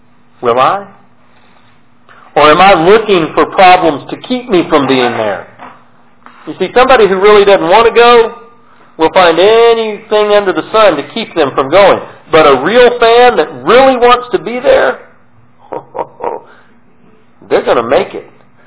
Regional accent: Texas, United States; born there; See, I was born in Texas, so I'm a Cowboys fan.

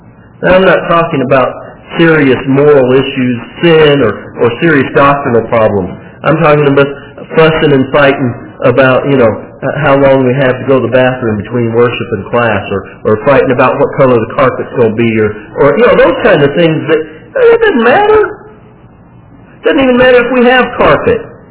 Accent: Butler, United States; well, I'm from Butler and you're from Lisbon

